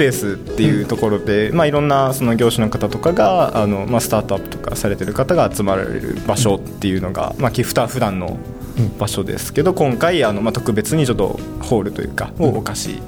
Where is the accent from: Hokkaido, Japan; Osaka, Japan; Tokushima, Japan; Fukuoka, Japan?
Fukuoka, Japan; now in Toyohashi, Japan; 私は福岡出身で、まあ、ずっと福岡にいて今回初めて豊橋に来たというところです